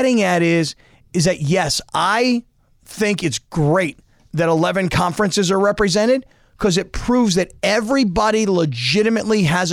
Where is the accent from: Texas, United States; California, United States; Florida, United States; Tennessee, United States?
Florida, United States; Guys, listen. I grew up down in South Florida.